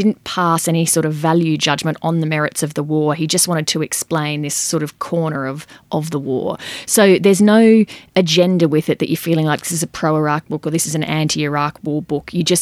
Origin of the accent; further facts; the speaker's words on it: Queensland, Australia; although I grew up in Queensland, so I can't really call myself a local, but I do live not far from the radio studio